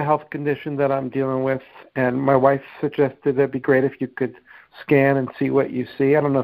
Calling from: Encinitas, California, United States; I'm from Encinitas, California.

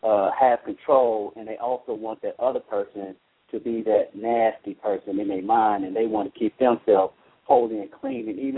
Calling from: Washington, District of Columbia, United States; Well, actually, no, I'm calling from, I'm in D.C.

